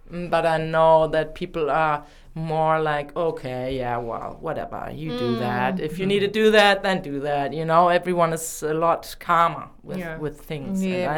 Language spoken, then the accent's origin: English; Germany; accent: German; English is a second language; normally I used to get made fun of for my German accent, because I'm from Germany.